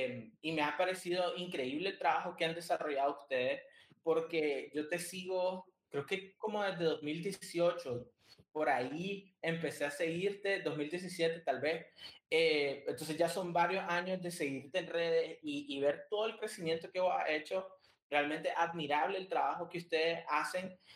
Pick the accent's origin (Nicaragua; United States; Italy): Nicaragua; como buen Nica, me como las S